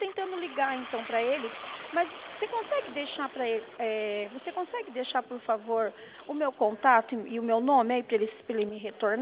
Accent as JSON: {"language": "Portuguese", "town": "Sorocaba", "region": "São Paulo", "country": "Brazil", "said": "eu sou consultora financeira do Banco Santander, sou daqui de Sorocaba mesmo, tá?"}